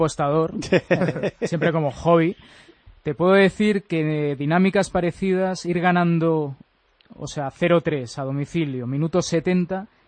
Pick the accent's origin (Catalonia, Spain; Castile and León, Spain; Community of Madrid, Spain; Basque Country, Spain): Catalonia, Spain; Barcelona; nací en Barcelona, mi padre es orensano y mi madre asturiana.